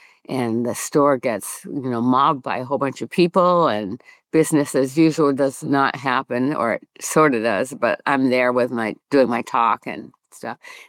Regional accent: Hingham, Massachusetts, United States; it's my hometown as a setting, Hingham, Massachusetts.

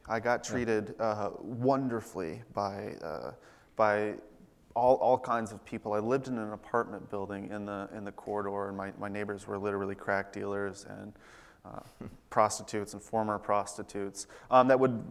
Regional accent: Adrian, Michigan, United States; I grew up in Adrian, Michigan. Which is about here on the hand, to a pretty blue-collar family.

